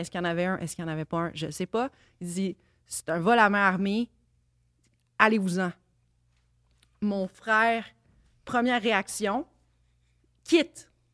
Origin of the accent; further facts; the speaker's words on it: Laval, Quebec, Canada; Froid dehors, il y a de la neige, tout ça, chez nous à Laval.